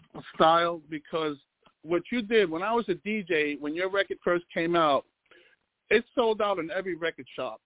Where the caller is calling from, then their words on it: Bronx, New York, United States; I'm calling from the Boogie Down Bronx.